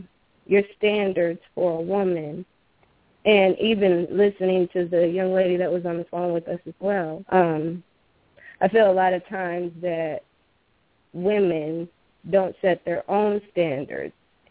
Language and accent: English; Omaha, Nebraska, United States; now in Hastings, United States; So, I'm originally from Omaha.